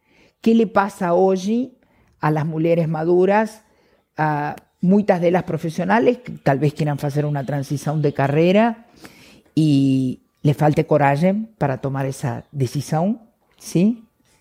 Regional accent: Argentina; como buena argentina, hago psicoterapia desde los 19 años.

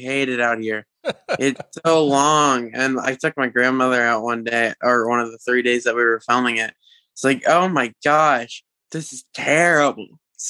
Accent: Huntsville, Alabama, United States; So I grew up in Huntsville, Alabama, right? And my mom and dad both worked for the military.

